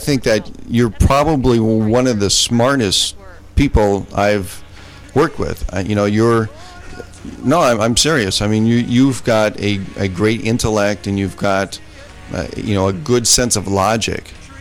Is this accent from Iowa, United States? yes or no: yes; Fort Dodge, Iowa, United States; And I've always been very proud to say that I'm from Fort Dodge. And this is my hometown.